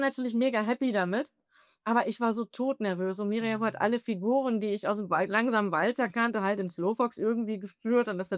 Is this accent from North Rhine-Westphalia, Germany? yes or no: yes; North Rhine-Westphalia, Germany; Ich bin bei Aachen aufgewachsen.